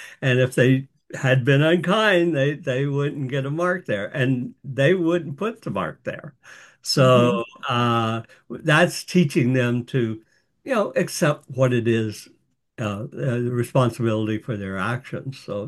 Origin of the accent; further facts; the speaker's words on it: the South, United States; this is because of the way I grew up in the South and, the dysfunctional families